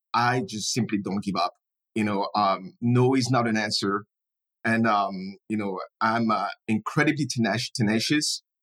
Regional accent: France; so growing up in France was a lot of fun, was exciting.

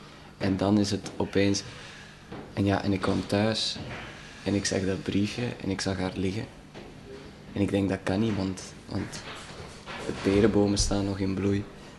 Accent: Duffel, Antwerp, Belgium; Duffel. Dus dat is een beetje onder Antwerpen, niet zo ver daar vandaan. Naar provincie Antwerpen.

